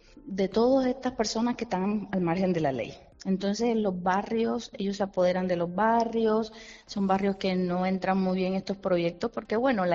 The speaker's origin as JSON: {"language": "Spanish", "region": "Caribbean Region", "country": "Colombia", "lives_now": "Málaga, Spain", "said": "se parece mucho al lugar de donde yo vengo de Colombia, que es costa, que es sol, Caribe"}